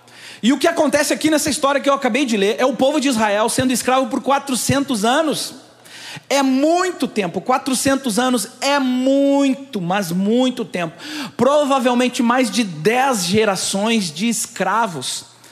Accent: Brazil; nós somos do Brasil

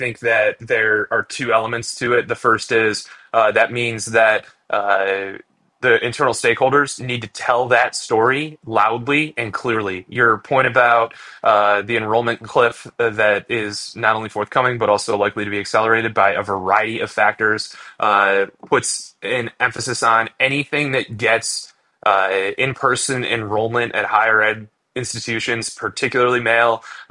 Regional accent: Cleveland, Ohio, United States; So I grew up in Cleveland, Ohio. And when I moved, I went to college in Baltimore.

